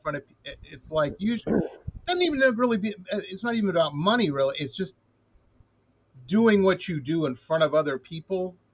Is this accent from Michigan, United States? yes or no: yes; Detroit, Michigan, United States; I grew up in Metro Detroit, and I'm a little down the path than you are. This is back in the 80s.